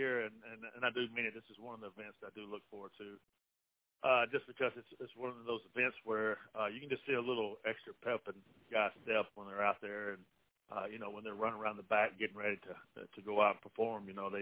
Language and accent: English; the South, United States; definitely growing up in the South, you know, a big country music fan.